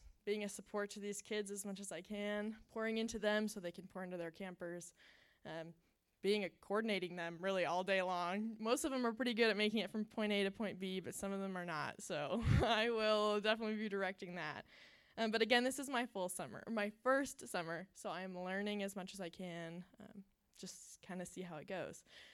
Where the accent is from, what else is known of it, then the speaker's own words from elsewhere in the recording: Boise, Idaho, United States; So just a little intro to me is that I was born and raised here in Boise, and when I'm not serving at camp, I'm a medical social worker